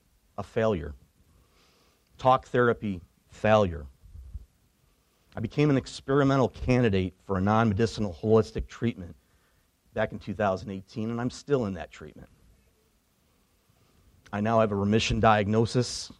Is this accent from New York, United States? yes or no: yes; Waterloo, New York, United States; I grew up in Waterloo, New York.